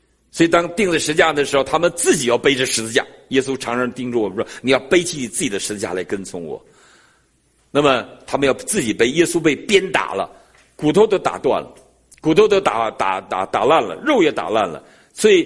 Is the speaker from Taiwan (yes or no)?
no; Northeast China, China; 我们东北人。